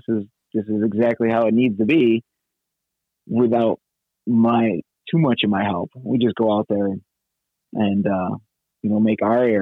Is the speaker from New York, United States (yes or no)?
yes; New York, United States; I grew up on Oneida Lake, and when they switched from dirt to salt, it killed every oak tree on the street.